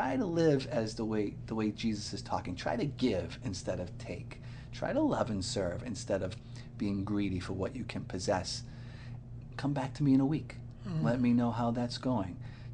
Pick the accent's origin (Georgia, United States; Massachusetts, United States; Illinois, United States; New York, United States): Massachusetts, United States; Boston; Yes, I'm from Boston, Massachusetts.